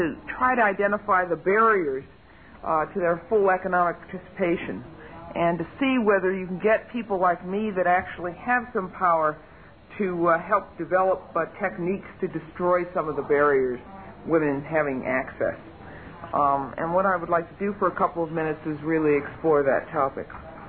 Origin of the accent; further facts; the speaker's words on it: New York, United States; I'm, of course, as a New Yorker, a personal friend of many of the leaders in the women's movement.